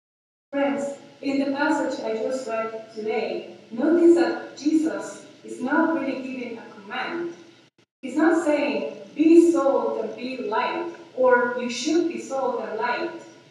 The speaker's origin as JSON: {"language": "English", "country": "Colombia", "tie": "born or raised there", "second_language": "English", "moved": "as an adult", "lives_now": "United States", "said": "Growing up in Colombia, I didn't know about Mr. Rogers until I was an adult and moved here."}